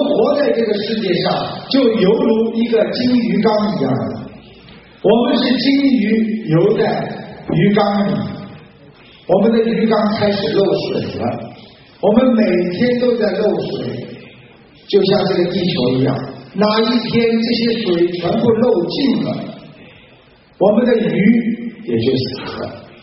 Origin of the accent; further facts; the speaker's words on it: China; 我们中国人因为皇帝啊有很多的太太和夫人啊